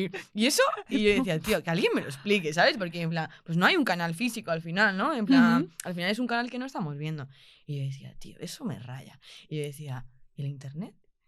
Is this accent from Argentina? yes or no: no; Málaga, Andalusia, Spain; yo empecé en Málaga, pues bueno, yo soy de Málaga y empecé a estudiar allí.